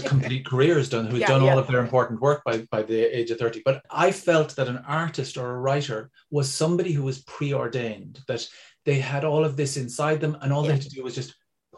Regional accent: Ireland; But we as Irish people understand what slagging means and understand what that kind of use of language within a group means.

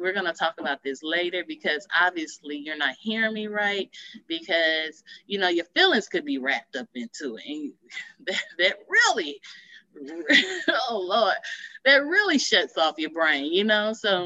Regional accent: Los Angeles, California, United States; And me, I go, hey, I'm native from Crenshaw High.

